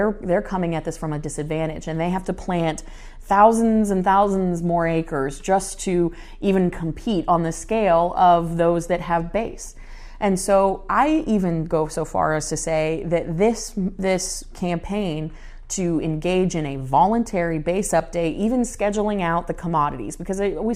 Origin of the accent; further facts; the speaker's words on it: Florida, United States; in my home state of Florida